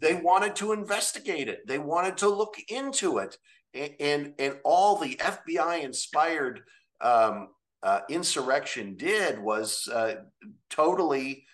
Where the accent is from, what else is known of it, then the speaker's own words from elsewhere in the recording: Seattle, Washington, United States; moved away as an adult; And I grew up in Seattle. I drove from Seattle, where I graduated, to Washington, D.C. to take a job in the Reagan administration.